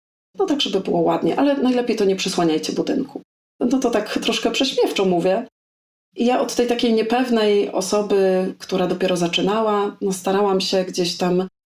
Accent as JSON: {"language": "Polish", "town": "Wrocław", "region": "Lower Silesian Voivodeship", "country": "Poland", "tie": "born or raised there", "said": "jestem z Wrocławia i całe tutaj moje życie, w zasadzie wyjeżdżając tylko no, krótko do innych krajów"}